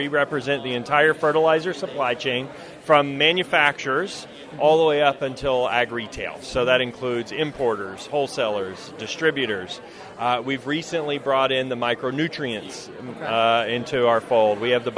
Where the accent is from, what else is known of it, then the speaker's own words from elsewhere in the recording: Glen Rose, Texas, United States; Yeah, so I'm from Texas. I grew up in a small rural Texas town called Glen Rose. My dad was an ag teacher there